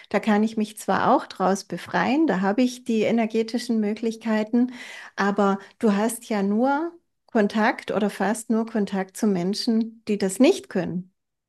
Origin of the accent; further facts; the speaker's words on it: Germany; aber ich liebe dieses Land, es ist meine Heimat und sobald es da wieder erträglicher wird, kann ich das auch wieder machen. Und das wird es werden. Deutschland ist ein tolles Land.